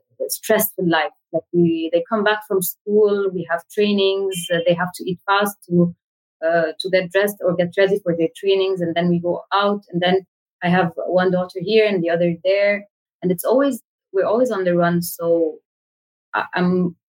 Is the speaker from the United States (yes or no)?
no; Egypt; I'm a mom of two daughters and I come from Egypt. I'm in Egypt right now in Cairo.